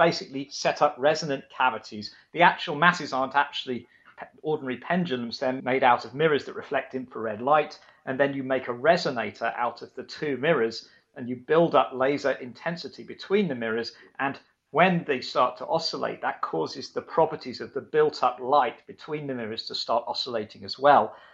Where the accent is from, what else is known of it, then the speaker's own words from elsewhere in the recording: Sheffield, Yorkshire and the Humber, United Kingdom; And because I'm from Sheffield, the analogy is going to involve snooker